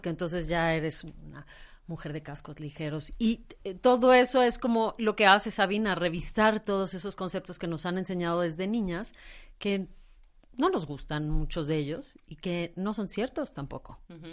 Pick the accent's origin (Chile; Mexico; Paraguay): Mexico; northern Mexico; Y como soy norteña, más.